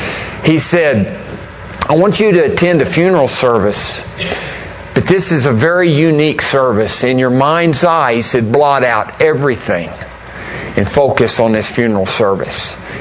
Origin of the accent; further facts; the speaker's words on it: New Mexico, United States; Now, I'm from New Mexico, so I may need some help spelling.